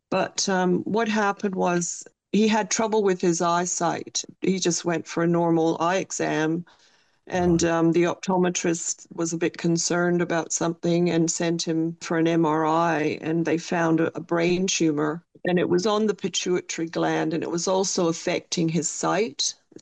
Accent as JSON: {"language": "English", "town": "Vancouver", "region": "British Columbia", "country": "Canada", "tie": "born or raised there", "also_born_or_lived": "Glasgow, Scotland", "said": "Yes, I was born in Glasgow. Mm-hmm. But to put a twist on it, when I was two, my parents migrated to Canada."}